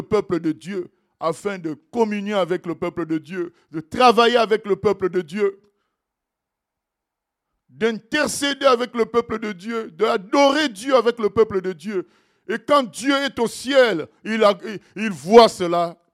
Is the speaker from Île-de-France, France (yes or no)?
no; Normandy, France; quand je leur ai dit que je venais de Normandie